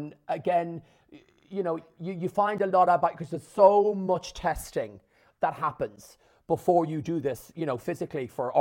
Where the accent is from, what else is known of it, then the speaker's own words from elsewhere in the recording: Ireland; I'm Irish, I live here.